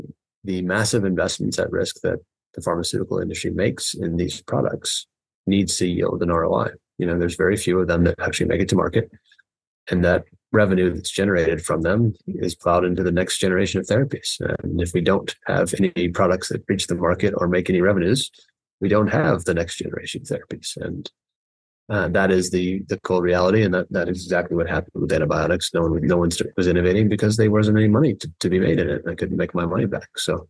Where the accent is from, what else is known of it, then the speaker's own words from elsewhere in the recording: United States; now in London, United Kingdom; being an American who lives in London and spent a fair amount of time working in the European healthcare systems.